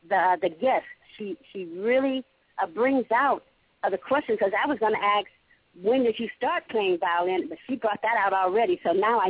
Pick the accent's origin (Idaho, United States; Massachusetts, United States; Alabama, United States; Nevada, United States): Nevada, United States; I'm from Nevada.